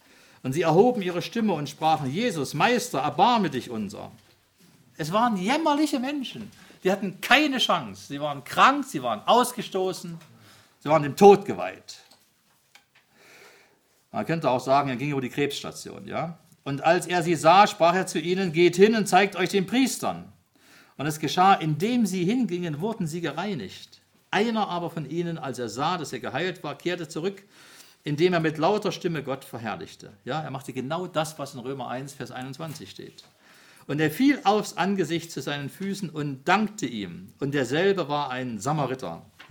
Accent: Saxony, Germany; ich komme ja aus Sachsen

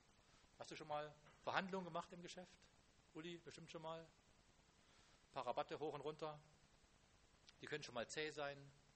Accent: East Germany, Germany; Ich komme aus dem Osten, hat sie vielleicht schon rumgesprochen.

